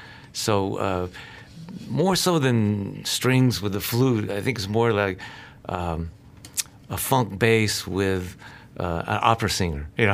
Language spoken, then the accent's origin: English; Atlanta, Georgia, United States; I'm a product of my generation. I grew up in Atlanta, Georgia